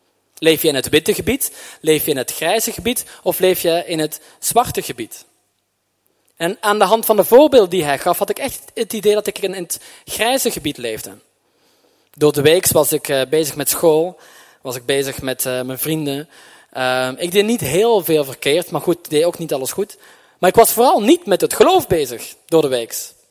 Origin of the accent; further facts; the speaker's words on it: Belgium; ik ben opgegroeid in België, in een christelijk gezin.